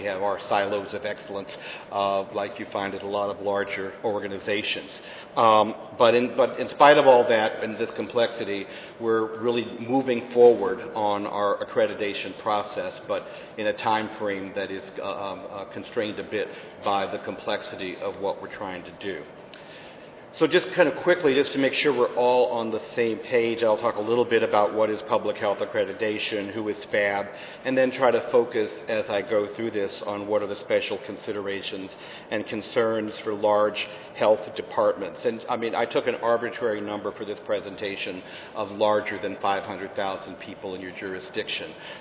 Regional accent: California, United States; even though we're all from California.

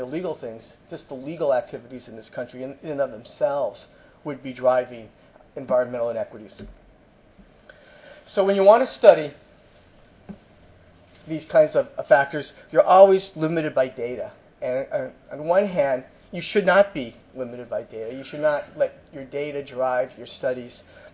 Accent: California, United States; so where I live in Massachusetts or where I grew up in California

